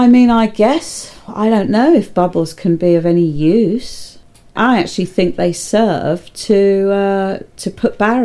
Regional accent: United Kingdom; accent: English; You will never speak it as a native. We will always be seen as British.

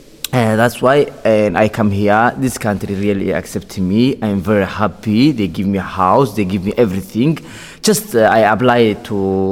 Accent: Somalia; English is a second language; now in France; I prefer to die in the sea Mediterranean because I come from Somalia, I come in Sudan, I come in Libya

